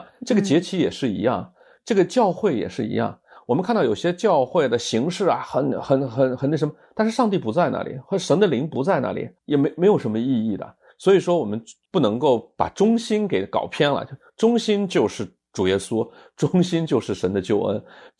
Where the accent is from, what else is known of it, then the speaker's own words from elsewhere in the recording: China; 后来突然就有一个很符合我们中国人文化的一句话就蹦出来了。